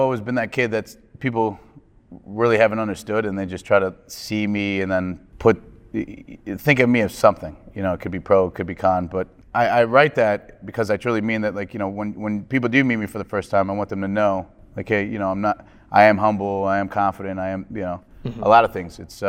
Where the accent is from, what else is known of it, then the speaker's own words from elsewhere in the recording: Lakewood, United States; now in New York, United States; So I grew up in Lakewood, right? And then at the age of 19, I moved to New York and found myself working on Wall Street.